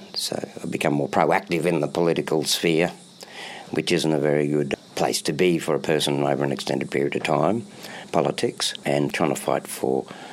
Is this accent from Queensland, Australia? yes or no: yes; Queensland, Australia; So even though I come from Kabi Kabi and that fella down there, he's Dungibara, we're both brothers.